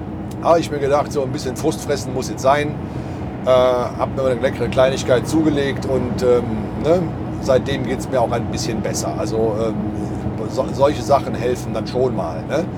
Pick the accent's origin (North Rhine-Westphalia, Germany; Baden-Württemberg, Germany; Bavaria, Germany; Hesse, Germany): North Rhine-Westphalia, Germany; Cologne; ich komme selber aus Köln